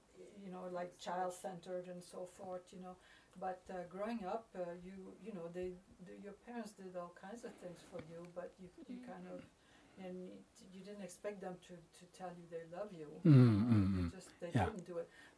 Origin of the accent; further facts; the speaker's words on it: Canada; No, I came from French Canadian of the old school